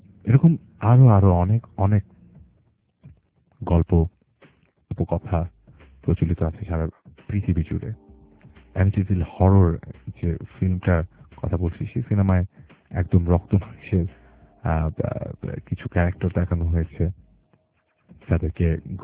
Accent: Bangladesh; সারাটা বছর ধরে আমি বাঙালি, আমি বাংলাদেশি, বাংলাদেশের জন্য কিছু করার চেষ্টা করি

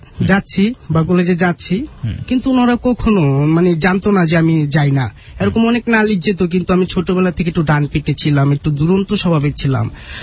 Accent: Dhaka, Dhaka Division, Bangladesh; born there; আমি আমার জন্ম ঢাকা যাত্রাবাড়ি

